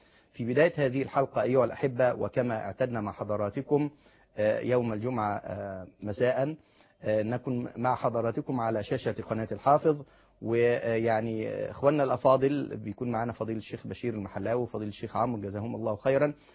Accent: Egypt; وفي بلدنا مصر،

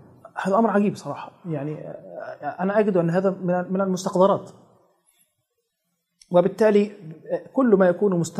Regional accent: Egypt; عندنا في مصر

